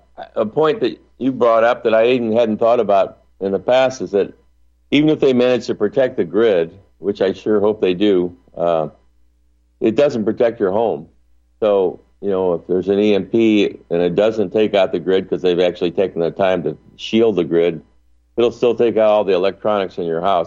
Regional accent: Missouri, United States; But I'm from Missouri, so I'm saying, well, show me.

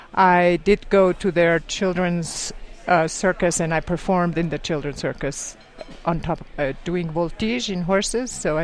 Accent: Switzerland; And I grew up in Switzerland in the circus world with great enthusiasm.

